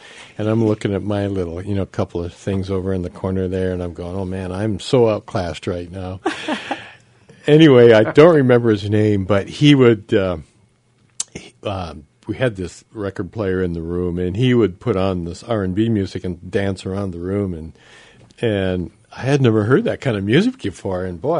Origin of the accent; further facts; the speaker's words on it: Denver, Colorado, United States; also born or lived in California / Salt Lake City; No, I was born in California. My family moved around. We lived in Salt Lake City for a while, and then in Denver. Denver is where I went through high school and most of grade school.